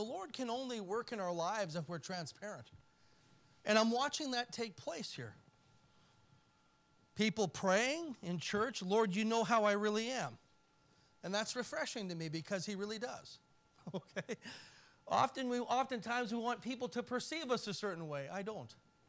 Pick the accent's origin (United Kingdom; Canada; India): Canada; Being a Canadian, we're naturally born with a sense of entitlement and privilege.